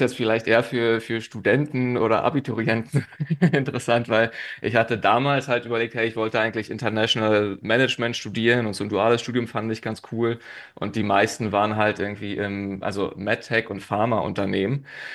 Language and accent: German; Eberswalde, Brandenburg, Germany; ich komme ursprünglich aus Eberswalde bei Berlin, habe dort ein duales Studium gemacht